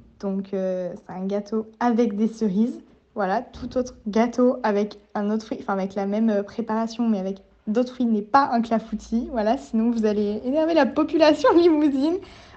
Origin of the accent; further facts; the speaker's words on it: Limoges, Nouvelle-Aquitaine, France; je suis de Limoges, quoi, enfin, de la campagne autour de Limoges, donc je suis haute-viennoise.